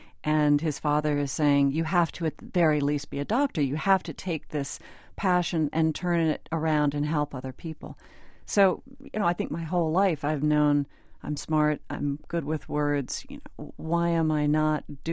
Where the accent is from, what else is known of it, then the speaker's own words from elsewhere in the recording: Southern US, United States; I'm a Catholic, I'm a Southerner, I live in Tennessee